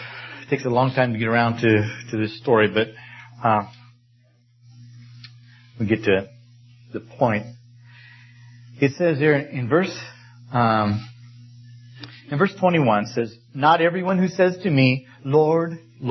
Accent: Colorado, United States; I was a redneck from Colorado. Now, redneck, you get them here from diving sometimes, but redneck in Colorado is a different type of fella.

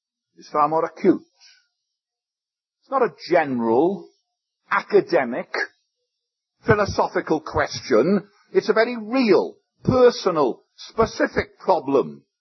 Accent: Wales, United Kingdom; I come from Wales.

